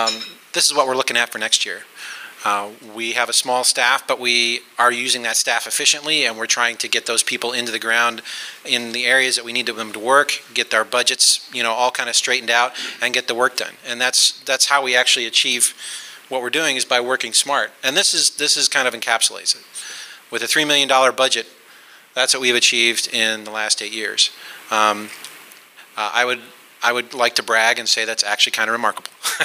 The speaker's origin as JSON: {"language": "English", "town": "Anchorage", "region": "Alaska", "country": "United States", "tie": "born or raised there", "said": "I grew up in Anchorage, Alaska, and met Nate here."}